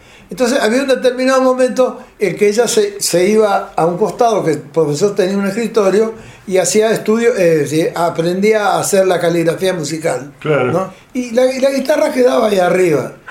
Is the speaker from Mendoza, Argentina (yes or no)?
no; Concordia, Entre Ríos, Argentina; se dio la casualidad que en mi pueblo, en Concordia, y lo nombro porque lo quiero mucho a mi pueblo